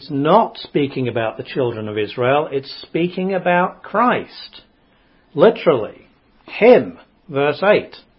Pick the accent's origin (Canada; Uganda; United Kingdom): United Kingdom; England; now in United States; I'm an Englishman, and when I hear the word scepter, I think automatically of king or queen. Now, being in America